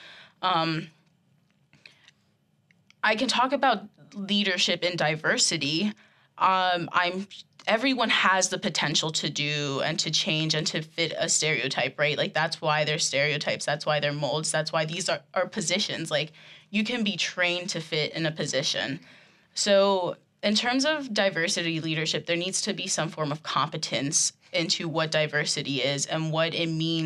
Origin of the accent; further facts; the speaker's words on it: Gettysburg, Pennsylvania, United States; Because I'm from Gettysburg. Gettysburg's really white.